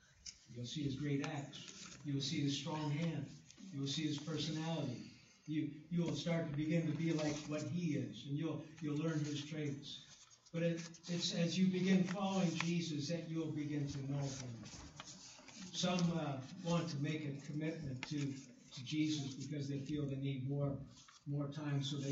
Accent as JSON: {"language": "English", "town": "Oshawa", "region": "Ontario", "country": "Canada", "tie": "born or raised there", "said": "when I grew up in Oshawa"}